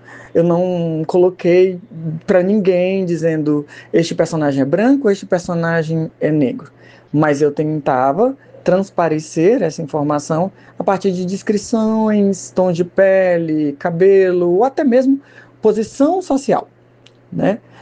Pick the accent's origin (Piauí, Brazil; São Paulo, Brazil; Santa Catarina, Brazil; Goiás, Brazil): Piauí, Brazil; Teresina; Eu sou de Teresina, do Piauí, no Nordeste.